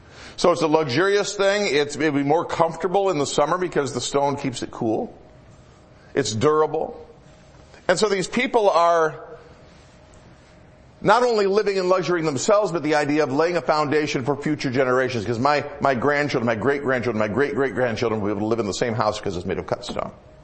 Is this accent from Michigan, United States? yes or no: yes; Michigan, United States; I grew up in Michigan, and if you went out in the country especially, you'd see a few of them here and there